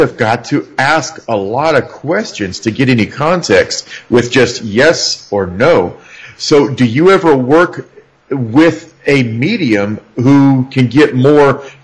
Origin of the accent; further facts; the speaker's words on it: Arizona, United States; I grew up in Arizona.